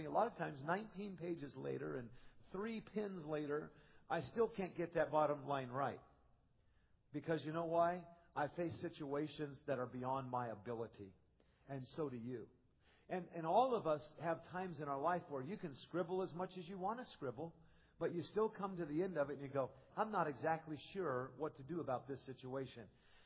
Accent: United States; I'm just so glad I grew up in America, grew up in a Baptist home, went to Christian schools.

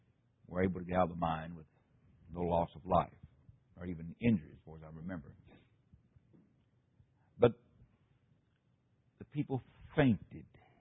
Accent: West Virginia, United States; great tragedy in West Virginia. And I can relate to that in a very special way. Not only because it's my home state

